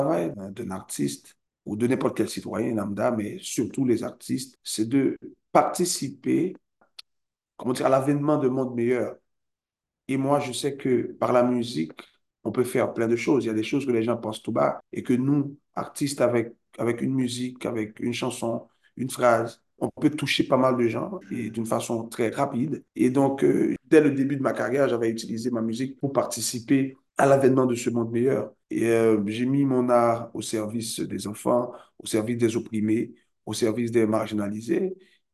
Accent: Haiti; Moi, en tant qu'Haïtien et citoyen engagé

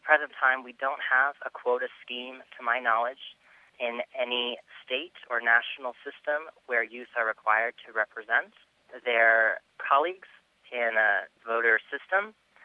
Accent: United States; relay that information back to the United States and youth here in my home country

